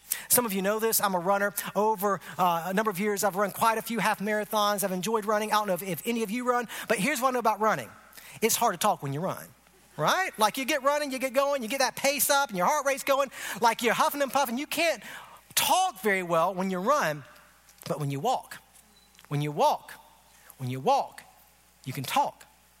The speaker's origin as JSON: {"language": "English", "town": "Augusta", "region": "Georgia", "country": "United States", "tie": "born or raised there", "said": "I grew up in Augusta, so I have no choice but to like golf because Augusta, Georgia is the home of the most prestigious golf tournament in the world, the Masters."}